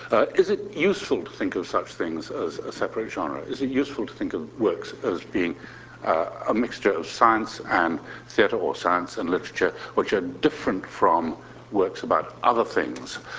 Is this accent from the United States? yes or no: no; Canada; As a Canadian, I feel I should apologize for Canadian physicists